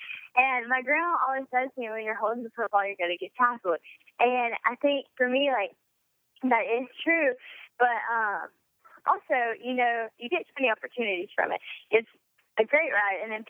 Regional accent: Louisiana, United States; whenever I was just growing up in Louisiana, living my everyday life.

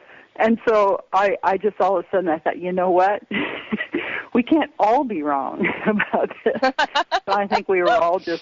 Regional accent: Los Angeles, California, United States; I worked actually in Los Angeles. I grew up in the Los Angeles area, and so I worked for a law firm and at that time.

